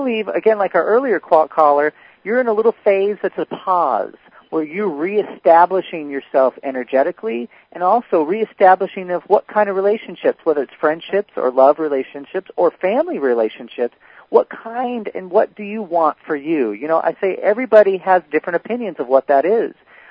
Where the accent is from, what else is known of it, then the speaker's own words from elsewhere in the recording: Seattle, Washington, United States; now in California, United States; I grew up in Seattle. My mom and dad both grew up in Seattle.